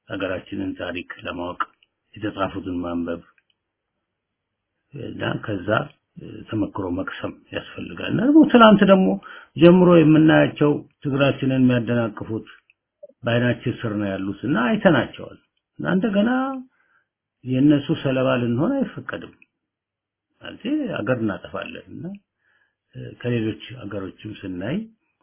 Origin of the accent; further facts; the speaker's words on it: Addis Ababa, Ethiopia; እኔ አዲስ አበባ ነው ተወልጄ ያደግኩት፣ ገጠር አላውቀም